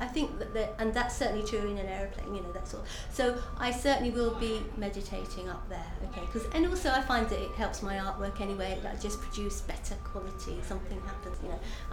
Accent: Wakefield, Yorkshire and the Humber, United Kingdom; I come from Wakefield in West Yorkshire, and sadly, it's a little known place

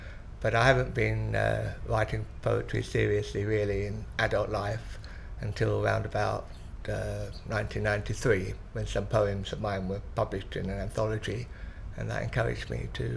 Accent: London, United Kingdom; I was born on the 21st of the 12th, 1945, and I'm from London.

